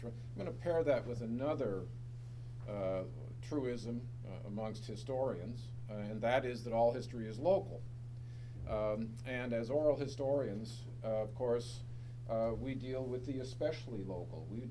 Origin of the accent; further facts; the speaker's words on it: La Crosse, Wisconsin, United States; I'm from La Crosse and a community perhaps similar to some of yours, that unless you're born there, unless your parents were born there, unless your grandparents were born there, you're an outsider.